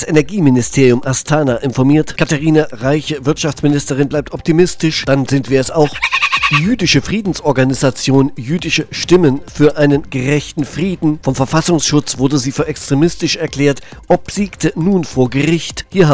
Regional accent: Thuringia, Germany; Als Thüringer merke ich an, man kann auch mal in unseren Bergen urlauben.

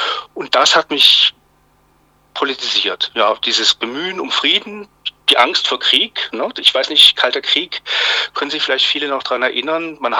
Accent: Baden-Württemberg, Germany; born there; Ich bin 69 geboren. Ich bin gebürtiger Schwabe eigentlich. Meine Eltern sind allerdings keine Schwaben. Daher ein gespaltenes Verhältnis zum Schwäbischen. Meine Eltern sind aus der DDR.

